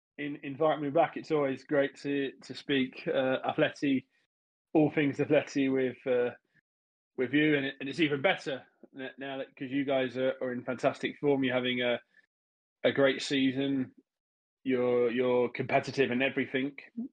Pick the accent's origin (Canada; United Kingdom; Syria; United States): United Kingdom; England; I grew up in England